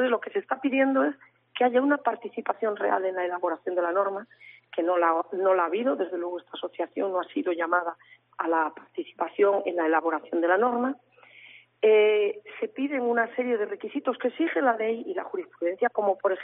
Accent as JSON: {"language": "Spanish", "region": "Asturias", "country": "Spain", "said": "tengo el despacho en Madrid, pero no soy madrileña, soy asturiana."}